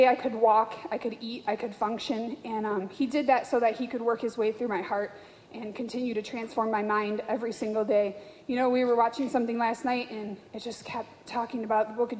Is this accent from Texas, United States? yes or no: no; Grand Haven, Michigan, United States; I'm 31 and I'm from Grand Haven.